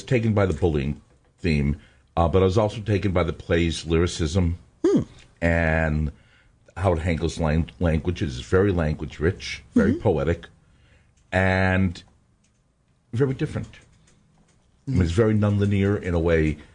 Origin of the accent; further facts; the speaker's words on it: West Coast, United States; I come from the West Coast. I had my own theater production company there